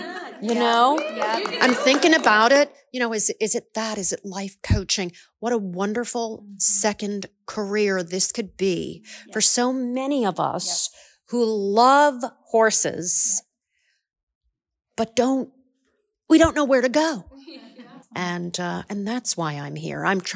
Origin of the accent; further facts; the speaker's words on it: Phoenix, Arizona, United States; I'm from Phoenix, Arizona.